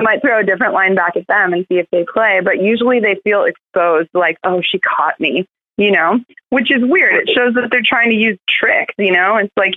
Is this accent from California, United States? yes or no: yes; California, United States; Yeah, I grew up in the Bay.